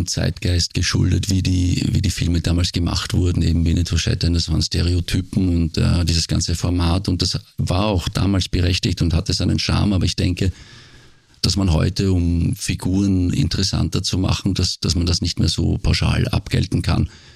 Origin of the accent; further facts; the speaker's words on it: Austria; now in Germany; Ich bin aus Österreich, weg nach Deutschland, ganz weit weg.